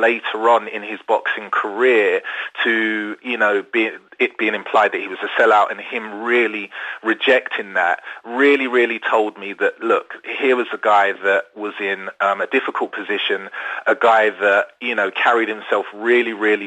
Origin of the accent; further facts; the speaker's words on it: London, United Kingdom; born there; I was born in England, I was born in London